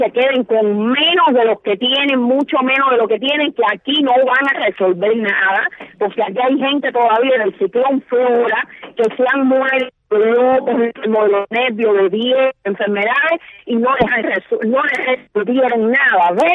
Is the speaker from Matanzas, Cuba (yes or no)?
no; Havana, Cuba; nosotros somos habaneros, pero no pensamos como los habaneros.